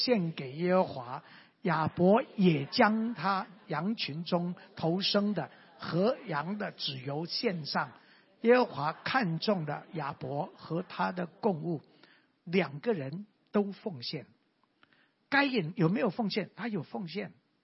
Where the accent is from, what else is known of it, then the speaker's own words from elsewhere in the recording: Tianzhong, Changhua County, Taiwan; also born or lived in Nantou County; 因为我是生在啊南投的民间乡，一个乡山上的一个村，就是生下来在我们房子的周围都是什么？都是果子，都是种水果的。后来我六岁的时候搬到彰化田中